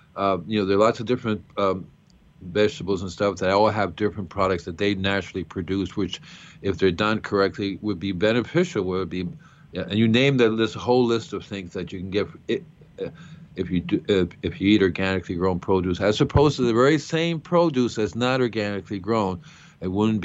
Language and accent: English; Puerto Rico; When I grew up in Puerto Rico or Cuba, I remember in Puerto Rico, my parents, I would go out.